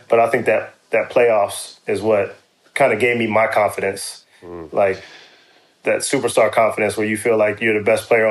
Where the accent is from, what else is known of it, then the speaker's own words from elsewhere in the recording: Dallas, Texas, United States; I always like to play Dallas, and I always like to play at home because, you know, I'm from Dallas.